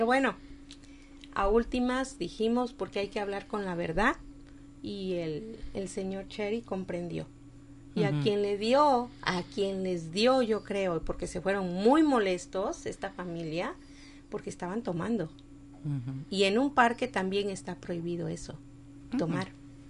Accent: Mexico; now in United States; por ser como somos, mexicanos

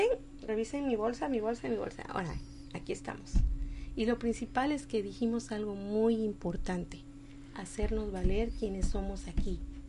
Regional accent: Mexico; now in United States; por ser como somos, mexicanos

